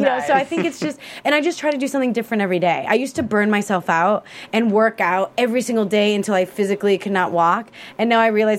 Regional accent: Chicago, Illinois, United States; Yeah, born and raised in Chicago.

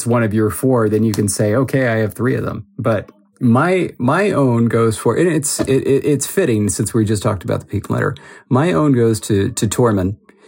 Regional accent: Nevada, United States; I'm from Nevada.

